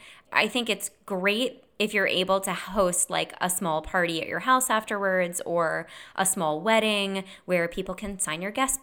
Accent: United States; now in Germany; I live overseas in Germany, and my wedding is in the States, in Montana. The groom is German and I'm American.

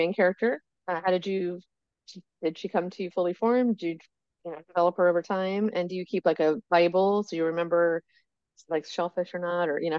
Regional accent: Indiana, United States; now in Maryland, United States; I'm from Indiana, so they're a little weird out there

